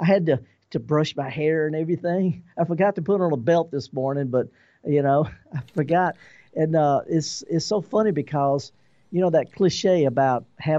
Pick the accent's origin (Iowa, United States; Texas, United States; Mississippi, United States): Mississippi, United States; I'm born and raised in Mississippi. I'm a Mississippi son. I've been here for a long time. My kids are Mississippian.